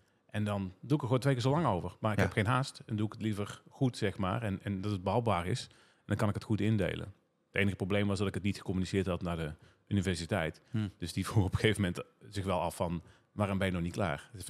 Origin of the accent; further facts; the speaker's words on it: Riel, North Brabant, Netherlands; 43 ben ik. Ik kom uit Riel, dat is in Brabant. Ergens een klein dorpje buiten Tilburg. En daar woon ik in het buitengebied. Een mooie woonboerderij.